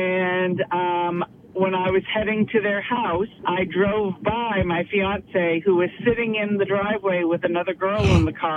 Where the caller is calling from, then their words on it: Brewer, Maine, United States; I live in Brewer.